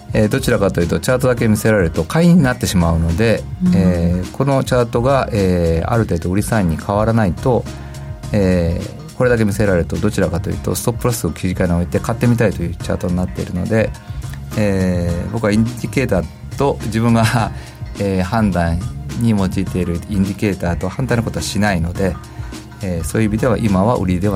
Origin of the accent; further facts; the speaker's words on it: Kansai, Japan; now in Tokyo, Japan; 僕は関西の人間なんで、6月が梅雨で、7月はもう天候がいいと思ってるんですが